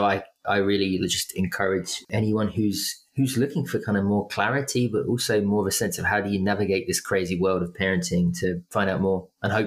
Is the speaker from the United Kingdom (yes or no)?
yes; United Kingdom; I'm British and I have a little girl.